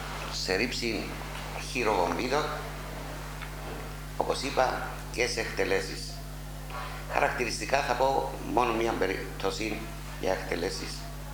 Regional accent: Bellapais, Kyrenia District, Cyprus; born there; Γεννήθηκα στο Πέλλα Πεΐς της επαρχίας της Κερίνιας το 1932.

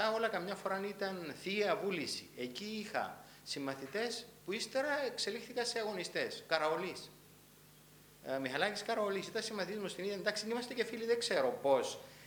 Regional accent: Asha, Famagusta District, Cyprus; Και έτσι εμεγάλωσα στην Άσια, μέσα σε αυτόν το περιβάλλον της Εκκλησίας, των Εθνικοφρόνων Σωματείων και ό,τι είχε σχέση με την Ελλάδα.

